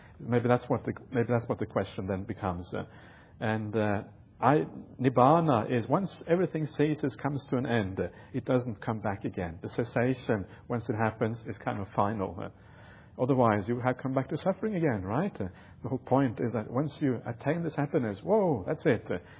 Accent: Norway; I remember when I grew up in Norway, sometimes it was minus 20 outside.

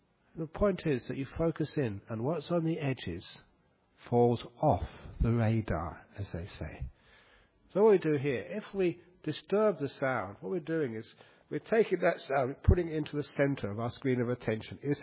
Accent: Northeast Thailand, Thailand; I remember just growing up in Northeast Thailand. And basically, Northeast Thailand is Laotian culture.

